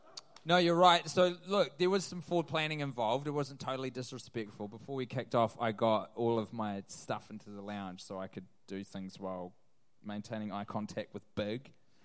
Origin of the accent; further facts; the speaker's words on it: Auckland, New Zealand; now in New York City, United States; I came here from Auckland